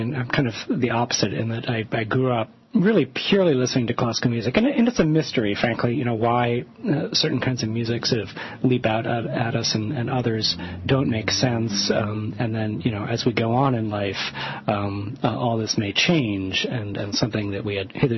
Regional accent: Washington, District of Columbia, United States; I grew up in Washington, mm-hmm.

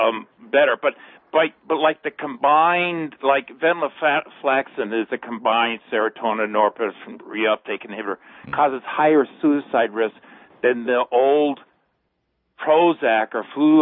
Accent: California, United States; I'm from California, but that's okay.

